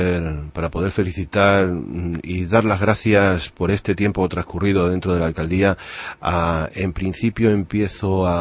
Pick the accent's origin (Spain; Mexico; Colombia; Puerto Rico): Spain; Extremadura; Yo procedo de Extremadura y allí también se come cabrito a caldereta, ¿no?